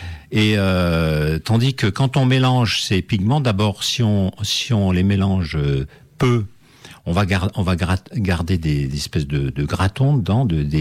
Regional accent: Algiers, Algiers Province, Algeria; also born or lived in Toulon, France; Pour moi, je suis né à Alger, ouais, parce que enfin, je suis né sur le papier, je suis né à Toulon.

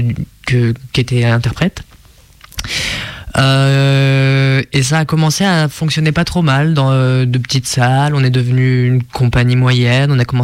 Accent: Auvergne-Rhône-Alpes, France; Je viens du Beaujolais où je gagne mon poids en bouteille de vin.

